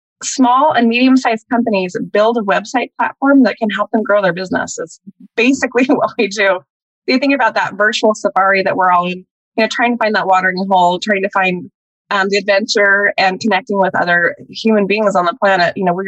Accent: Salt Lake City, Utah, United States; So my background, I grew up in Salt Lake City.

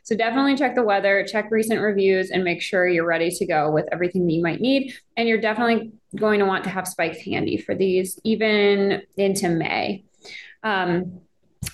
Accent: Indiana, United States; Like growing up in Indiana, spring kind of started in like late March, April

